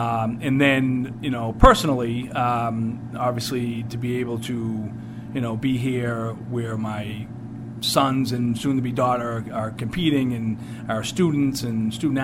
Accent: Salem, Massachusetts, United States; being at Salem for 18 years and growing up in Salem, being a Salem guy, so to speak

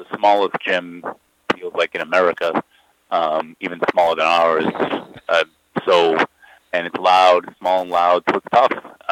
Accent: Franklin, Massachusetts, United States; I grew up in Franklin, and we played in this big field house

